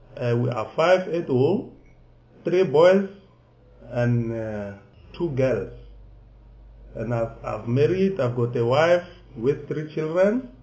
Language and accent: English; Tamahansi, Limpopo, South Africa; also born or lived in Hammanskraal; I grew up in Limpopo province, at Tamahansi village. Before it was Potgietersrus, but now it's been known as Mokopane. So I moved from there to Gauteng to look for the job, and that's where I am today.